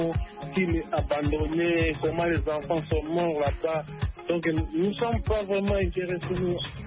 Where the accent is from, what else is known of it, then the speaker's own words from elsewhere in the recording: Kongo Central, DR Congo; Et surtout, je suis du Bas Congo, je fais coucou à mes amis du Bas Congo